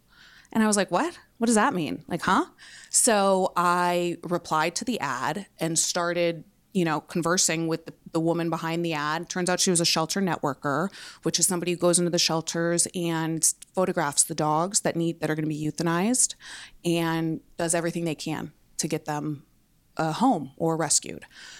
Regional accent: San Diego, California, United States; So I grew up in San Diego and essentially lived in TJ, partying through my college years.

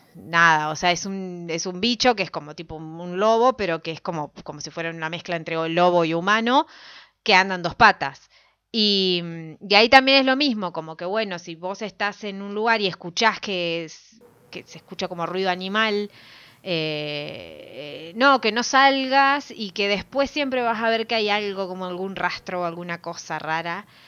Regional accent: Entre Ríos, Argentina; soy de Entre Ríos, y cada vez que voy, ahora la ciudad donde yo vivía es más ciudad, bueno. O sea, está muchísimo más poblada y más tipo... todo iluminado y todo asfaltado

